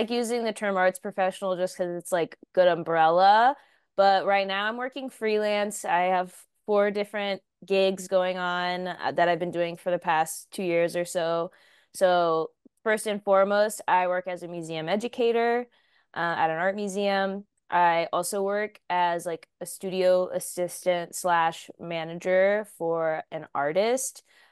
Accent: Texas, United States; because I grew up in Southeast Texas and we kind of had like a similar upbringing.

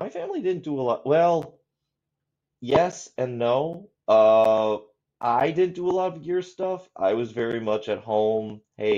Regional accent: Onalaska, Wisconsin, United States; whenever I tell people I'm from Onalaska, Wisconsin, they go, "You're from Alaska?"

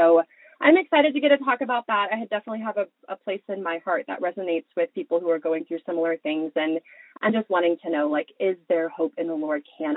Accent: Texas, United States; But yeah, born and raised in Texas, and then got married around 24. I've been married for about 8 years to my husband, Zach.

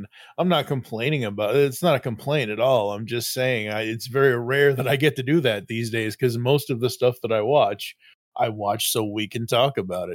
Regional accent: Boston, Massachusetts, United States; I was born and bred in Boston, Massachusetts. Boston sports is in my blood.

